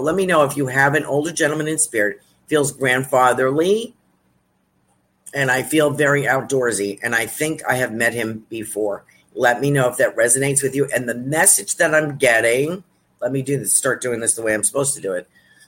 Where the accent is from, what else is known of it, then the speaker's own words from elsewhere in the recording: Australia; I'm Australian.